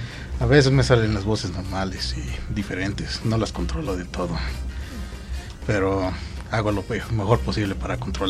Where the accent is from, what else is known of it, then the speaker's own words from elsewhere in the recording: Chilpancingo, Guerrero, Mexico; yo vengo de Chilpancingo, Guerrero